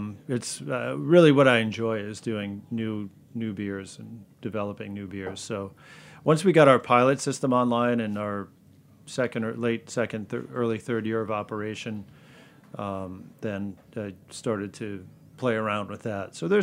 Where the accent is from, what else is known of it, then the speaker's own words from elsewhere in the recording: Connecticut, United States; I'm, you know, born and raised in Connecticut, live there now.